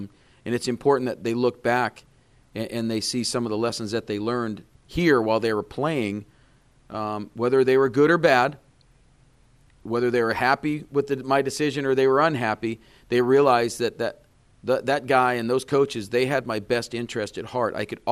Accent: Marco Island, Florida, United States; now in Mobile, United States; Her and I grew up in South Florida. I grew up on the beach. I grew up on Marco Island.

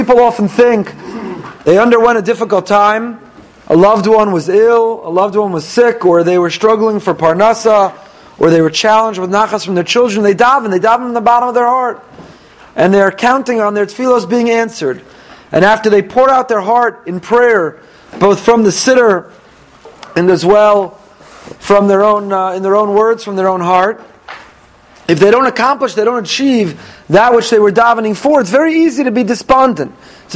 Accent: Teaneck, New Jersey, United States; my wife's from Lawrence, and she told people she married a boy from out of town. I'm from Teaneck.

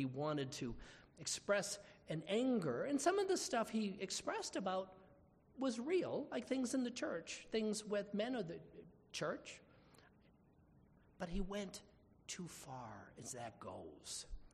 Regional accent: Boston, Massachusetts, United States; I like to blame it from growing up in Boston, you know, but I was a man of unclean lips who came from a people of unclean lips.

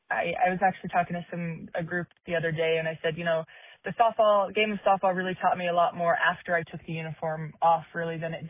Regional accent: Wichita, Kansas, United States; Because like you said, you know, I'm from Wichita. I bounced around a little bit.

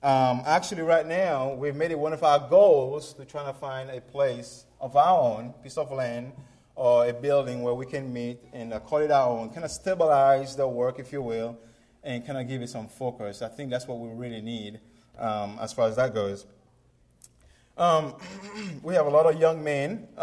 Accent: Seychelles; they notice the cute little accent I've got and ask me where I'm from, and I tell them I'm from the Seychelles Islands

